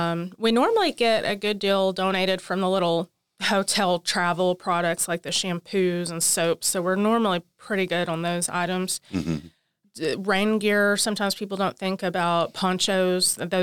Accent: Tyler, Texas, United States; Well, I am from Tyler

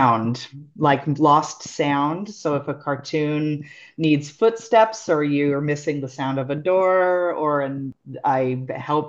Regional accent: Tucson, Arizona, United States; centered around Tucson. I'm from Tucson. I love Tucson. I love this town. I love this community.

